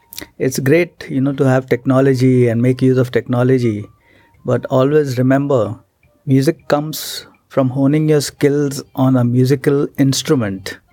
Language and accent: English; Mumbai, Maharashtra, India; I was in Mumbai.